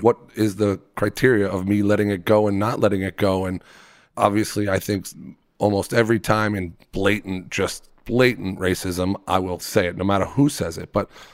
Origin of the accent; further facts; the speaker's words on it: New York, United States; I grew up on Long Island.